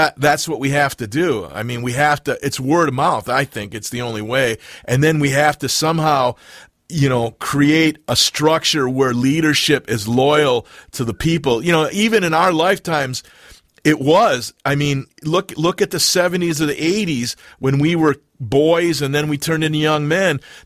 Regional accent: Midwest, United States; You know, I'm from the Midwest, working class roots. My whole family, who's still alive, lives there.

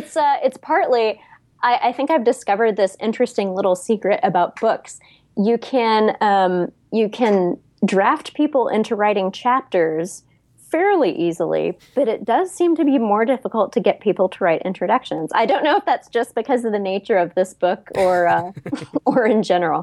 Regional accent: United States; particularly being an American and feeling like we have this, you know, such narrow focus on America is the world.

